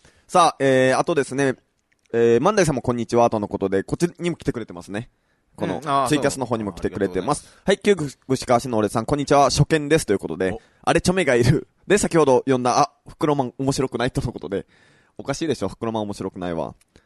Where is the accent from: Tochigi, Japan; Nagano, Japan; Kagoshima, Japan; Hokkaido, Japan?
Kagoshima, Japan; 僕、鹿児島出身だから、もともと本当に日焼け強かったというか、